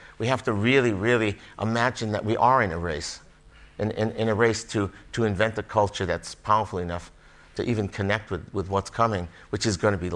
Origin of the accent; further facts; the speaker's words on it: United States; particularly speaking as an American